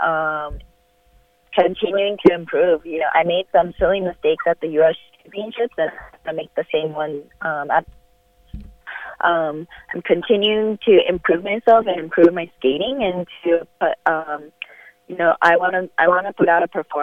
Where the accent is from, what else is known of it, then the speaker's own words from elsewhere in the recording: California, United States; Yeah, I'm from Southern California, and so, you know, it's always sunny